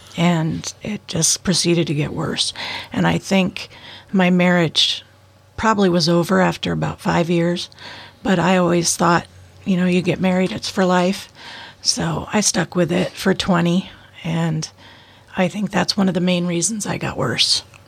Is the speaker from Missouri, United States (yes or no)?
no; Port Angeles, Washington, United States; I was born and raised in Port Angeles.